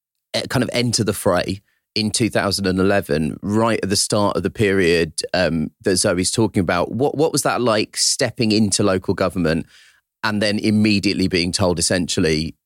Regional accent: Croydon, London, United Kingdom; my hometown of Croydon

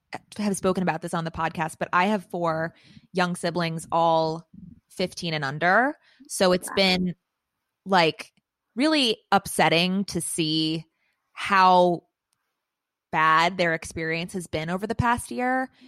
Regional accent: Philadelphia, Pennsylvania, United States; I grew up in the Philly public school system

